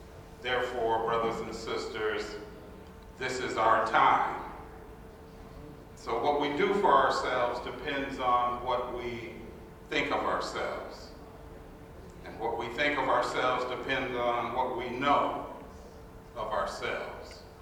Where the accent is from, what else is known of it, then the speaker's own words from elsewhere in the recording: Washington, United States; As a way of distinguishing ourselves from just saying, I'm from Washington, because if I said that, you most folks would think Washington, D.C.